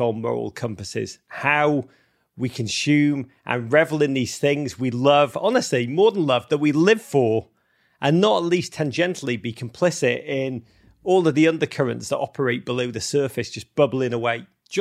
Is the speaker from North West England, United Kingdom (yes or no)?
yes; Liverpool, North West England, United Kingdom; my hometown team from Liverpool, that once great port city in the northwest of England.